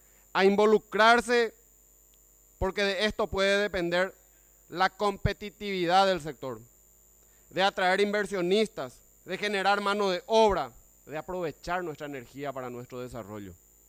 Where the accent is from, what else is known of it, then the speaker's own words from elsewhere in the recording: Paraguay; Tenemos un desafío enorme como paraguayos.